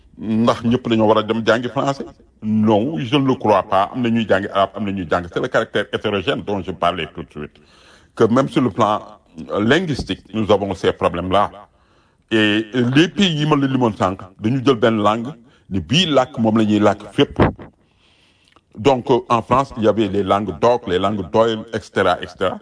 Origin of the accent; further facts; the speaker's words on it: Senegal; Je suis sénégalais. J'aime le Sénégal et j'aime les Sénégalais.